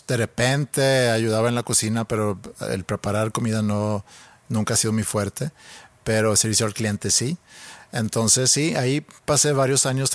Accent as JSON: {"language": "Spanish", "town": "Stockholm", "region": "Stockholm County", "country": "Sweden", "tie": "born or raised there", "lives_now": "Monterrey, Mexico", "said": "Yo crecí en Estocolmo."}